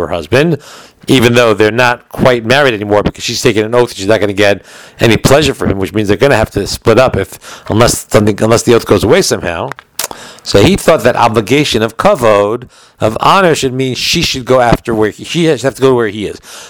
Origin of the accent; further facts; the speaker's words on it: Brooklyn, New York, United States; let's say where I grew up in Brooklyn, I think they do it in other places too.